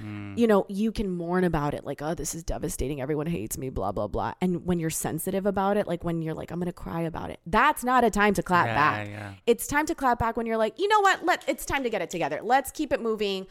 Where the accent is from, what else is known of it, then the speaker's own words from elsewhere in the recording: El Paso, Texas, United States; moved away; leave El Paso at first, I think it's for the first few months, it's like, oh yeah, I'm out of my hometown.